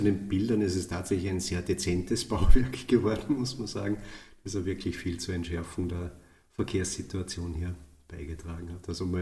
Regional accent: Styria, Austria; ist die Verbindung mit der Tradition ein bisschen stärker als zum Beispiel aus der Oststeiermark, wo ich herkomme.

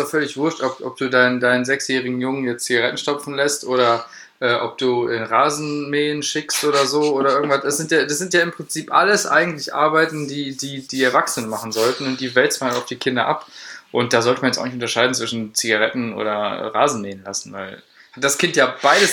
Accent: Central Germany, Germany; Wir kommen hier aus der Mitte Deutschlands, wo halt eher Pilz, Kölsch und sowas getrunken wird.

